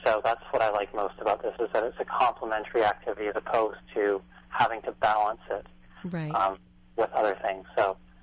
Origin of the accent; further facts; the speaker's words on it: Vancouver, British Columbia, Canada; I'm from Vancouver, so it started off in Canada.